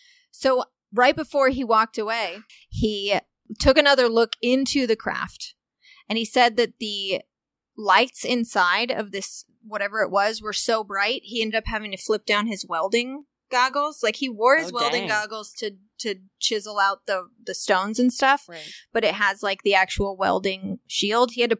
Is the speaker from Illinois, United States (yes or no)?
yes; Walnut Hill, Illinois, United States; I feel like if I went back to my hometown in Walnut Hill, Illinois, and I said kilometers, they'd be like, what?